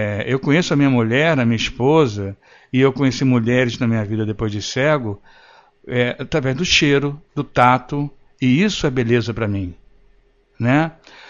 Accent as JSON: {"language": "Portuguese", "region": "Rio de Janeiro", "country": "Brazil", "said": "Eu sou carioca, sou aqui do Rio de Janeiro. Possivelmente vocês vão notar pelo sotaque."}